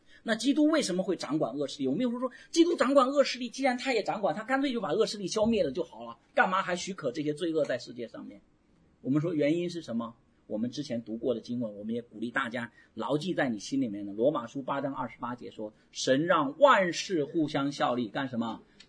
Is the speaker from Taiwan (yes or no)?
no; China; 约瑟呢就是小孩子不懂事， 没有我们中国人所谓说的情商啊